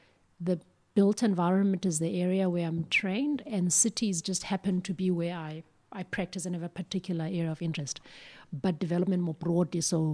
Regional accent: Eastern Cape, South Africa; born there; I was born in the Transkei.

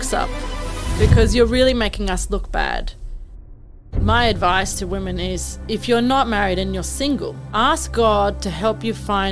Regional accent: Darwin, Northern Territory, Australia; I'm a Darwin-born Greek, part of the Greek community, as I've mentioned. And I grew up in Darwin. I went to school here locally

